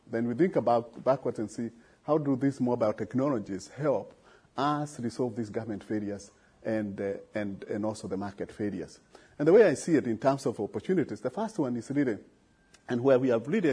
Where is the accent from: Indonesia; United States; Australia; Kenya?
Kenya; I come from Kenya, and in Kenya, you know, I think anything, if you talk to even the those people who have not gone to school, very basic education